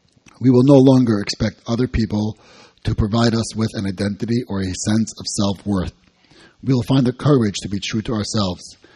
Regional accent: New York, United States; I'm from New York.

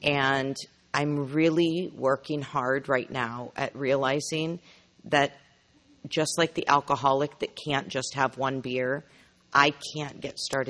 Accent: San Diego, California, United States; I'm from San Diego.

